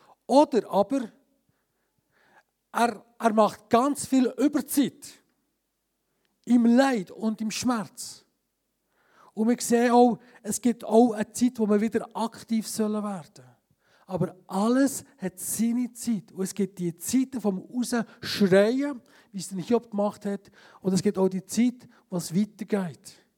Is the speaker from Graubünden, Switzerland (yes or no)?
yes; Graubünden, Switzerland; und wir sind ja Bündner, wir lieben Berge